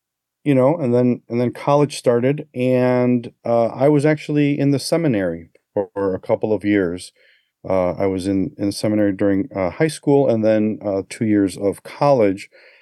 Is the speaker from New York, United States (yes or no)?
no; Chicago, Illinois, United States; first language Spanish; English is a second language; I was born a couple of decades later, born and raised in Chicago. So the funny thing about that is in the home, it was Mexico. So Spanish was my first language